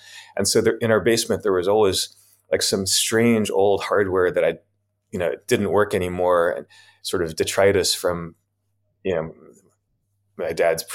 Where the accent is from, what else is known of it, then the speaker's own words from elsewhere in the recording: Chappaqua, New York, United States; So I was born in New York, and New York City. But then when I was about two, we moved to a small town about an hour outside of New York, Chappaqua.